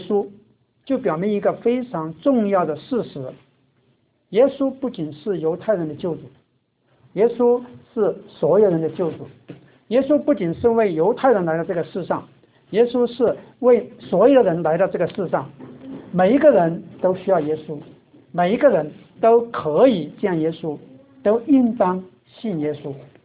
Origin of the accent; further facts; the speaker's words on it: China; 因为我是中国人